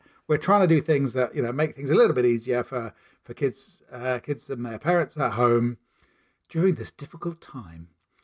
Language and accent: English; Ireland; I'm Irish as cricket itself.